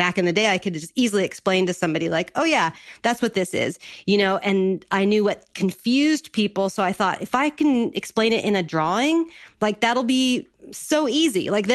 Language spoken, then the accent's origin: English; California, United States; I mean, I grew up in Orange County, but they both worked